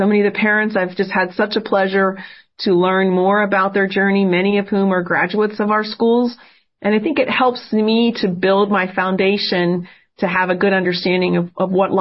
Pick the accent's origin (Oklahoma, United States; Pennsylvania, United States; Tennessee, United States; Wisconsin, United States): Pennsylvania, United States; Greensburg; I grew up in Greensburg and received all my sacraments at Blessed Sacrament Cathedral in Greensburg.